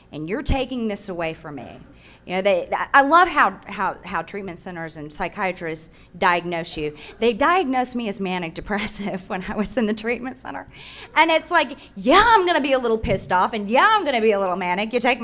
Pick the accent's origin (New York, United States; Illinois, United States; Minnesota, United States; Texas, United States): Texas, United States; Houston; Oh, and by the way, I was born and raised in Houston.